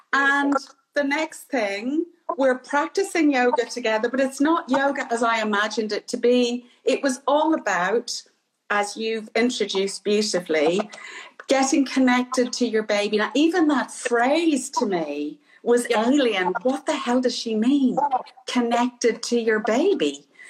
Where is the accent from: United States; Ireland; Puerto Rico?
Ireland; now in London, United Kingdom; So as, you know, as an Irish woman in London in the 1980s, I was exposed to meeting women from the Caribbean, African women, Japanese women